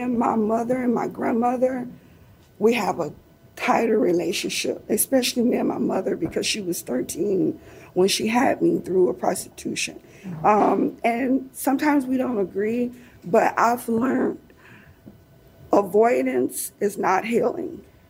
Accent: Detroit, Michigan, United States; I'm from Detroit. we don't think of stuff like that.

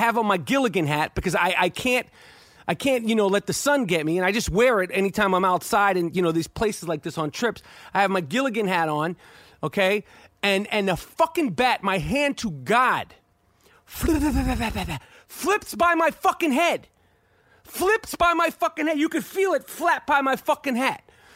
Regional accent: New York, United States; I'm from New York, okay? If I see a rat, I get nervous, okay?

